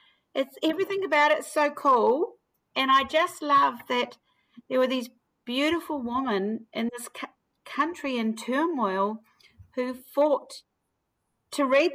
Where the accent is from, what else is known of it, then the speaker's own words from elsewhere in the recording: New Zealand; now in Melbourne, Australia; like, I don't know, when there's another Kiwi around, you sniff them out. And of course, I forget about my accent and I'm still getting a hard time about it.